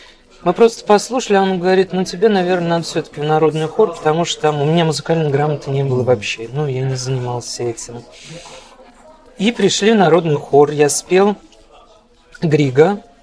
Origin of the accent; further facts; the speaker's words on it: Syzran, Samara Oblast, Russia; now in Urals, Russia; я не из Екатеринбурга, сам я из города Сызрани, Самарской области. Но, видишь, жизнь так получилась, что оказался на Урале.